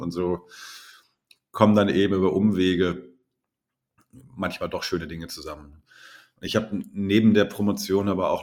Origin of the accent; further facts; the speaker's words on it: Hamm, North Rhine-Westphalia, Germany; aber ich komme aus dem Ruhrpott, aus Hamm.